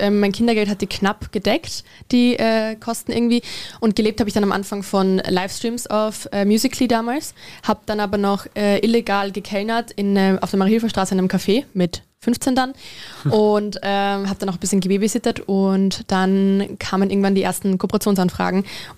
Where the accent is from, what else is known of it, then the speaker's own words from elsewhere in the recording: Burgenland, Austria; ich bin im Burgenland aufgewachsen mit so konservativen Menschen